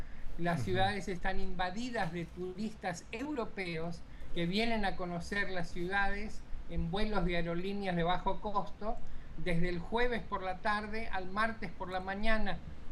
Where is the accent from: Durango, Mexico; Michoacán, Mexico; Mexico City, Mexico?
Mexico City, Mexico; Soy súper chilango.